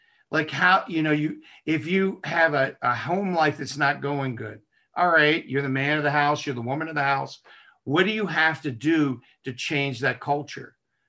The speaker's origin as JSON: {"language": "English", "town": "Baltimore", "region": "Maryland", "country": "United States", "tie": "born or raised there", "said": "Growing up in Baltimore, even though I grew up in the minority"}